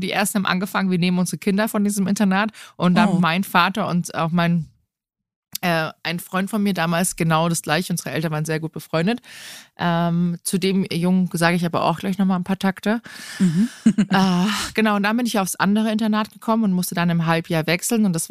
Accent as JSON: {"language": "German", "town": "Rottach-Egern", "region": "Bavaria", "country": "Germany", "tie": "born or raised there", "said": "Ich bin hier am Tegernsee groß geworden, in Reutach-Egern."}